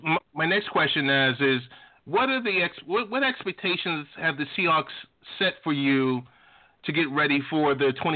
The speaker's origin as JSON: {"language": "English", "region": "New York", "country": "United States", "said": "I'm guest hosting today, and I'm from New York."}